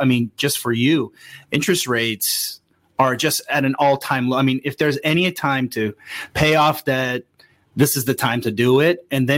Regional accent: United States; I'm Filipino and an American, but, you know, we got strong family ties.

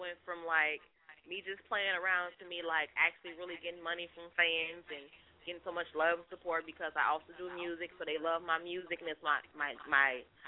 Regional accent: Wisconsin, United States; from Key, Wisconsin, 414 up in the house.

